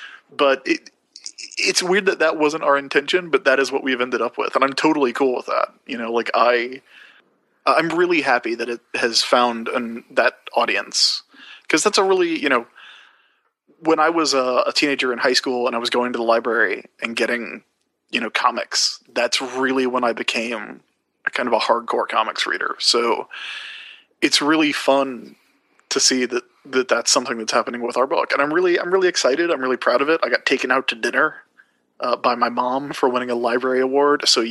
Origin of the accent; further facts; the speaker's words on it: the South, United States; We're from the South, so we call it YALSA.